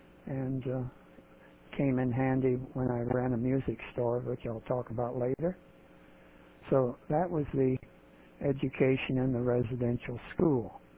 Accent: Champaign, Illinois, United States; also born or lived in Jacksonville, United States; I was born in Champaign, Illinois, and as a great percent, 90%, 80 to 90% of people were born at home in those days, and I was no exception.

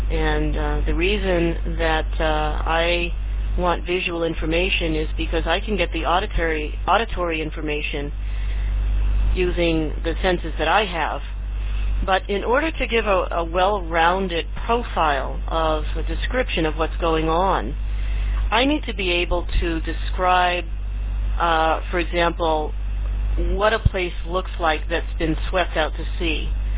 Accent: Portsmouth, New Hampshire, United States; I came from Portsmouth, New Hampshire, and I went to school at Perkins for the first 5 years of my education, and then I transferred to the public school.

